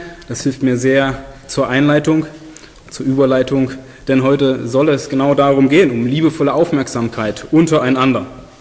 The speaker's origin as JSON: {"language": "German", "region": "East Germany", "country": "Germany", "tie": "born or raised there", "said": "Ich bin hier im Osten aufgewachsen, hatte 22 Jahre lang keine Vorstellung von Gott"}